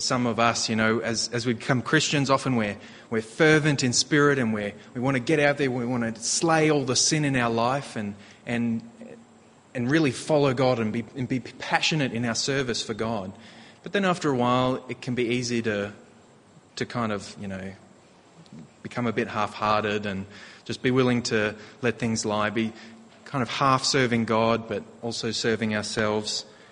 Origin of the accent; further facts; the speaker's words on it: Australia; It's, you know, as an Aussie, we're just programmed to shorten the names as much as possible.